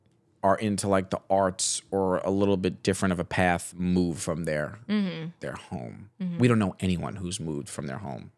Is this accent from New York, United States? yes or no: yes; New York, United States; I wouldn't trade growing up in New York for anything